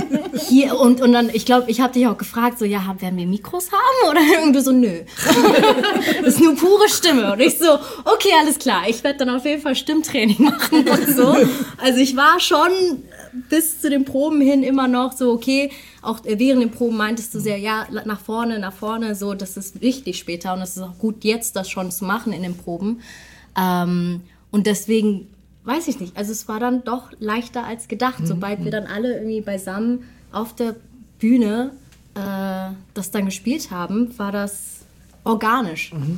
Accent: Hamburg, Germany; ich komme aus Hamburg

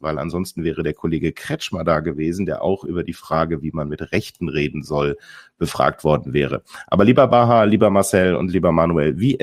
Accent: Cologne, North Rhine-Westphalia, Germany; für mich als Kölner ist das ganz schwer

